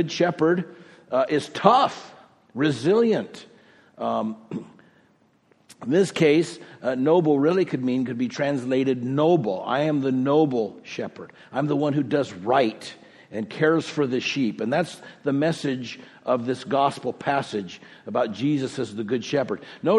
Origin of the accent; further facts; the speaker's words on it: Oceanside, California, United States; One of my favorite images as a boy was in the stained glass window of the church that I grew up in on the West Coast in Oceanside, California.